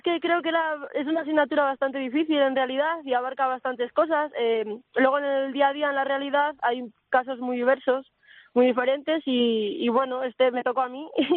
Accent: León, Castile and León, Spain; now in Vigo, Spain; soy estudiante de Derecho, soy de León y bueno, me vine a acabar la carrera aquí a Vigo.

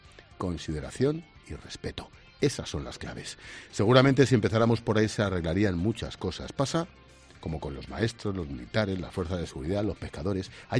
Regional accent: Madrid, Community of Madrid, Spain; Los madrileños tenemos una ventaja y es que casi ninguno somos de Madrid. Mi madre era de Talavera de la Reina.

